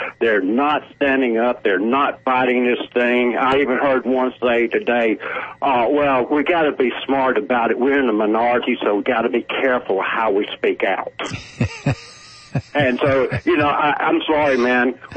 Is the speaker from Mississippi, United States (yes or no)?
yes; Mississippi, United States; I am affected by the oil because I do have money in Mississippi, in my hometown.